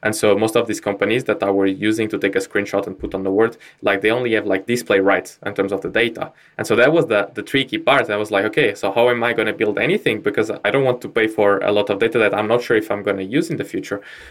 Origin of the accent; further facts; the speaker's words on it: Portugal; English is a second language; moved away as an adult; also born or lived in London; I'm originally from Portugal.